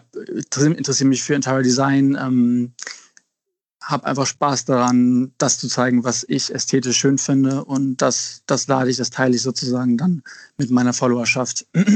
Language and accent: German; Hamburg, Germany; Das ist schon meine Heimat hier. Und meine Familie wohnt hier und meine ganz engen Freunde, die ich sehr liebe, die leben auch alle hier.